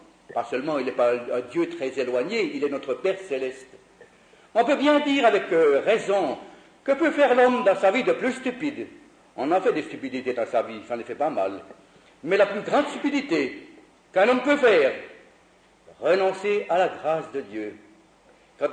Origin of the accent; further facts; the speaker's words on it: Switzerland; je crois qu'elles sont clairsemées dans le Nord comme chez nous en Suisse